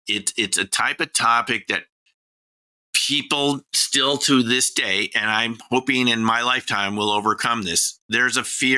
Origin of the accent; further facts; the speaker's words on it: New York, United States; I haven't seen them in the Bronx since I'm from the New York area or Manhattan.